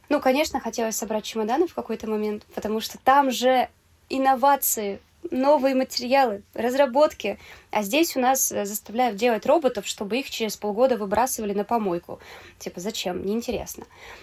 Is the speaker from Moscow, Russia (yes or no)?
no; Kurgan, Kurgan Oblast, Russia; Я из Кургана. Это под Екатеринбургом, за Уралье, вот самое.